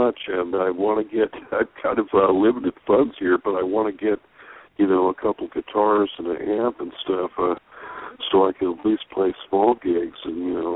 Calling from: California, United States; calling from California.

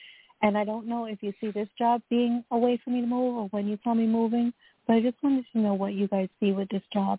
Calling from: New York, United States; I'm calling from Long Is

